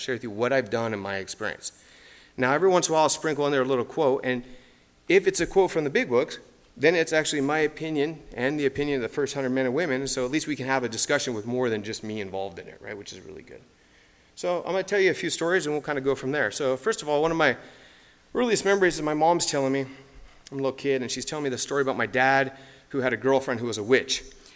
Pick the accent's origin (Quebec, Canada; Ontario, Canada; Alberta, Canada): Quebec, Canada; So I'm French-Canadian. I'm really originally from Quebec.